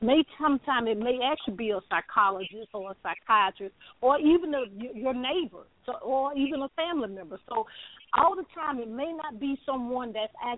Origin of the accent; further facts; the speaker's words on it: the South, United States; And I'm being from the South, so I'm going to be a little preference from that.